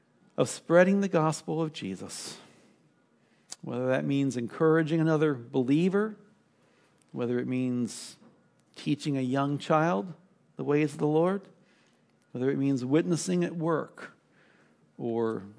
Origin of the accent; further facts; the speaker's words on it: Columbia, Maryland, United States; When I was growing up in Maryland, it's still there, but it was a brand new city called Columbia, Maryland, which was special because it was a planned city.